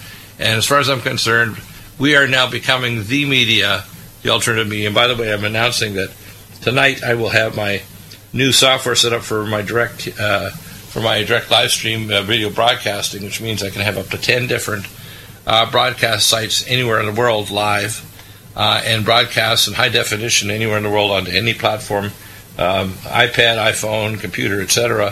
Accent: Michigan, United States; That's my home state. When I was born there, my father was working there, my uncles.

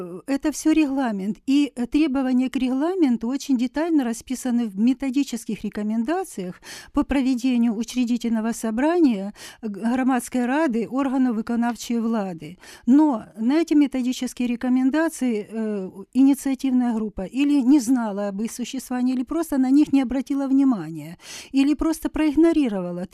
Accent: Luhansk, Luhansk Oblast, Ukraine; я из Луганска

